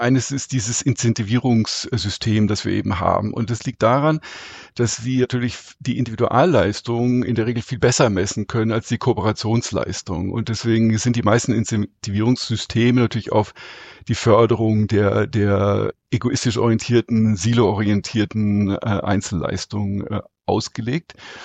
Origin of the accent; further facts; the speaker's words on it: Altensteig, Baden-Württemberg, Germany; also born or lived in Rhineland; Ich bin geboren im Rheinland, ne, unter sehr extrovertierten und freundlichen und humorvollen, optimistischen Menschen und dann von meinen Eltern in den Schwarzwald, in das schöne Städtchen Altensteig, verschleppt worden, in Anführungszeichen.